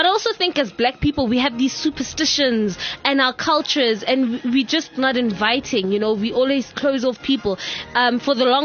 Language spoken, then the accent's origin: English; South Africa; because I'm South African, I can hear what's going on